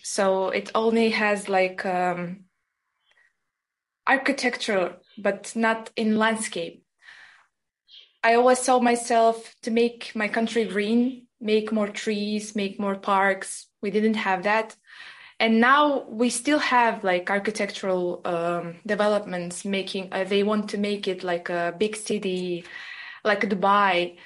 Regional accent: Turkmenistan; Actually, growing up in Turkmenistan, you know, we have to realize that it's a developing country.

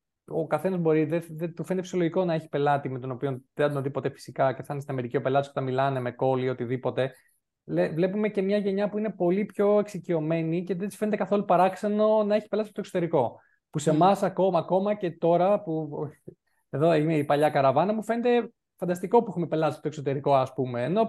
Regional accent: Patras, Western Greece, Greece; now in Athens, Greece; παρότι μεγάλωσα στην Πάτρα.

